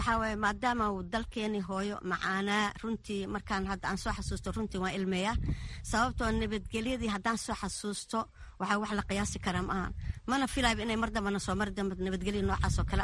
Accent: Mogadishu, Banaadir, Somalia; moved away as an adult; markaan soo qaxay muqdisho xaafada madiin ayaan kasoo qaxay jamaama ayaan ku barbaaray

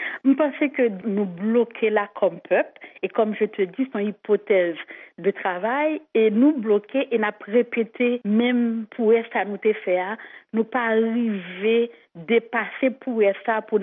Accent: Haiti; moi, en tant qu'haïtienne, comme je suis racine

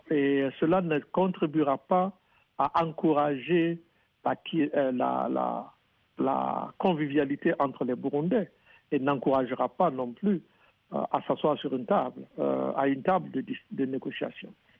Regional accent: Burkina Faso

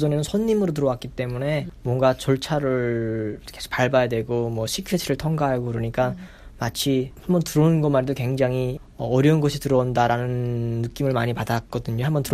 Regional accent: North Korea; 제가 북한에서 왔다고 해도

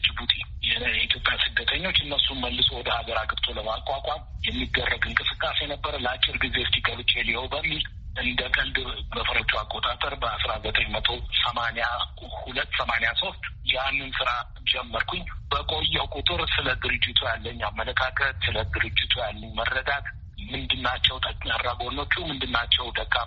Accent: Addis Ababa, Ethiopia; ያደኩት እዚሁ አዲስ አበባ ነው።

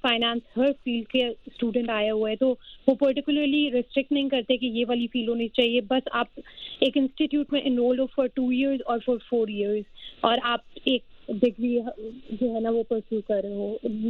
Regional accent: Azad Kashmir, Pakistan; मैं कश्मीर से हूँ

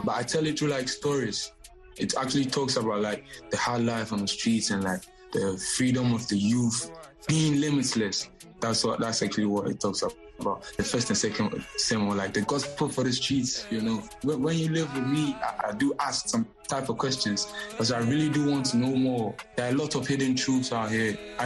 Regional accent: Konongo, Ashanti, Ghana; I grew up in Konongo Zongo. Like, Zongos are like the slummy part of the hood. You grow up with, like, a bit of aggressiveness.

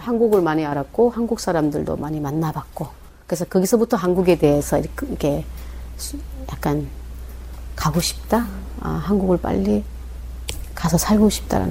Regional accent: North Korea; 저희가 북한에서 왔습니다

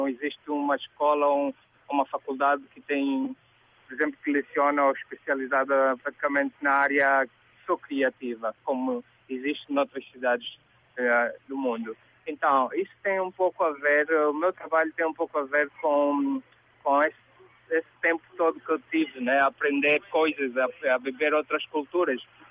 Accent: Angola; sendo angolano, nós estamos sujeitos a ser conectados ao nosso país, não é?

